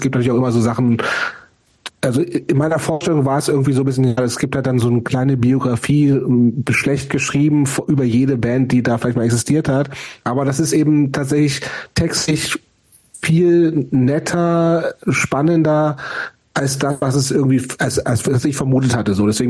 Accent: West Germany, Germany; Und klar, als Wessi geht man erstmal zu … weil das halt die Band ist, die man halt kennt, so, ne?

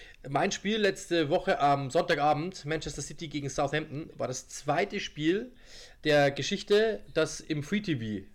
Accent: Germany; Ich bin selber Deutscher, ja

